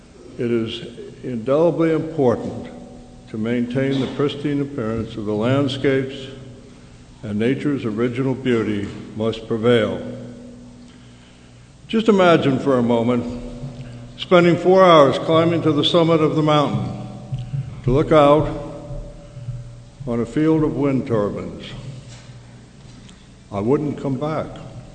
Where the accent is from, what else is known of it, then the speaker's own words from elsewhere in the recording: Bristol, New Hampshire, United States; I'm from Bristol, and I live on a hilltop that overlooks Newfound Lake and across the way at Cardigan Mountain and the surrounds.